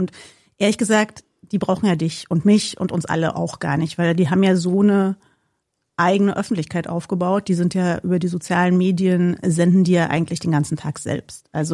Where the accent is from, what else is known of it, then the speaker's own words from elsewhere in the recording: East Berlin, Berlin, Germany; Ich komme aus Ost-Berlin, ist vielleicht wichtig für das, was wir nachher besprechen auch.